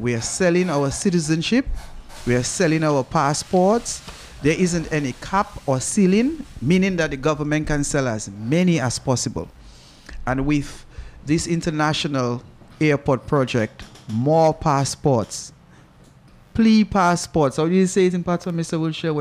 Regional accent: Dominica; I would tell people I'm from Dominica, they'll say, the place with all the rivers.

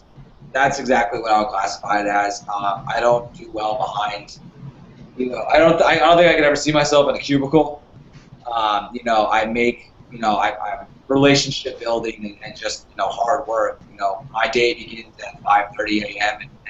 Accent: New York, United States; You know, I grew up in New York, and, you know, in New York, you suits constantly

